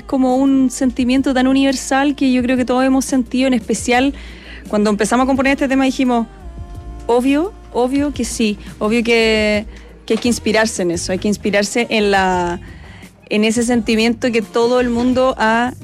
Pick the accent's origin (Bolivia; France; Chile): Chile; Santiago, Santiago Metropolitan Region; Nacida y criada aquí en Santiago.